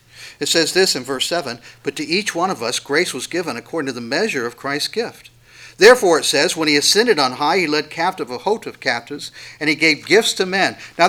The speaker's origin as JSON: {"language": "English", "region": "West Virginia", "country": "United States", "said": "I'm from West Virginia, so..."}